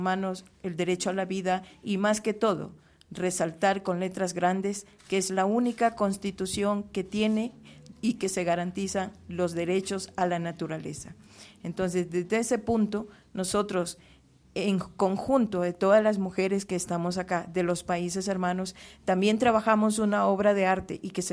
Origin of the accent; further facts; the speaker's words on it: Sucumbíos, Ecuador; de la Amazonía Ecuatoriana, principalmente de Sucumbíos y representando también a la provincia de Orellana